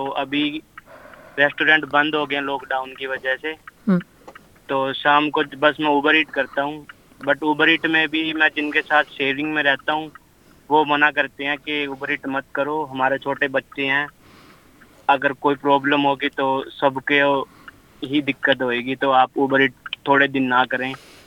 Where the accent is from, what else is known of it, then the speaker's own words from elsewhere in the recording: Haryana, India; now in Gold Coast, Australia; मैं हरियाणा से हूँ।